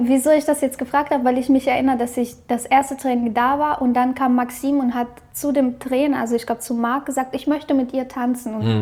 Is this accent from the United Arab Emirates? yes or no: no; Ukraine; Also, ich bin ja schon mit Hip-Hop und so ein bisschen auch aufgewachsen in der Ukraine.